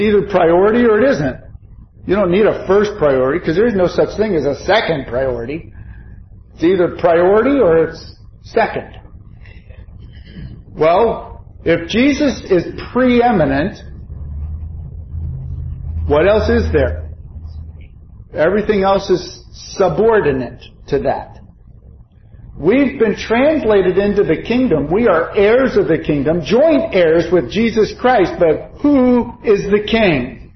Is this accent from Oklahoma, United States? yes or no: no; Pittsburgh, Pennsylvania, United States; Did I tell you I was from Pittsburgh?